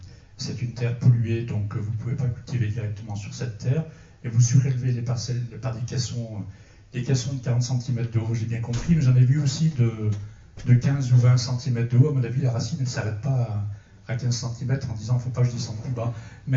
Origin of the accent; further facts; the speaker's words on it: Bourg-Argental, Auvergne-Rhône-Alpes, France; je viens de Bourg-la-Gentale, dans le sud de la Loire.